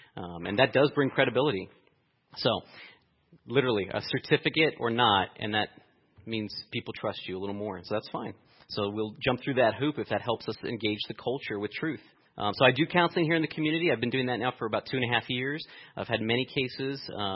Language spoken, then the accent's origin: English; Los Angeles, California, United States; I grew up in Los Angeles, went to the Master's College there in Santa Clarita, and spent a couple years as a biblical counselor.